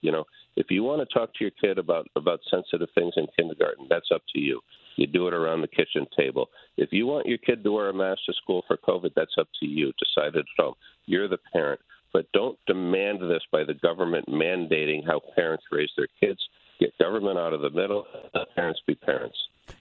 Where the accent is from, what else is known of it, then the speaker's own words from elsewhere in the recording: New Haven, Connecticut, United States; I'm a good person. I grew up in New Haven. I'm really just trying to help the state.